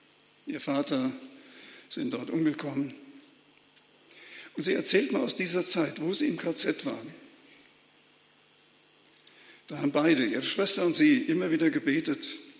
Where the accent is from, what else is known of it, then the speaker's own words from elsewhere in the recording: Frankfurt, Hesse, Germany; Also ich bin allen hier als Frankfurter Städter total unterlegen.